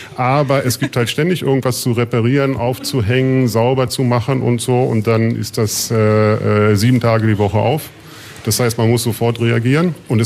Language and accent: German; Hanover, Lower Saxony, Germany; now in Warsaw, Poland; Also ich bin kein Berliner, ich bin Hannoveraner.